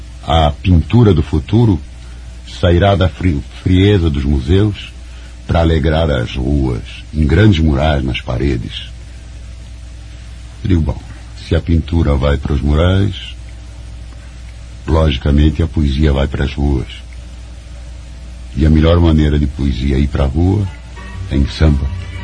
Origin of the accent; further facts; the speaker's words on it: Rio de Janeiro, Brazil; born there; Mas o Rio de Janeiro, o Rio que eu conheci, era a cidade em que o povo era